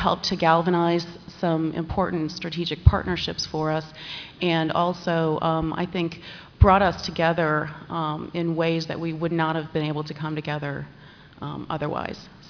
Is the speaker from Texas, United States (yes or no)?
yes; Houston, Texas, United States; I'm from Houston.